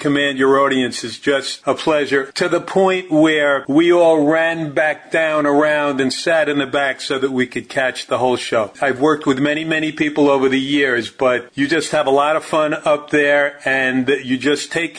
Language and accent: English; Cincinnati, Ohio, United States; So growing up in Cincinnati, as a matter of fact, you know, Ohio, the Rock and Roll Hall of Fame is there.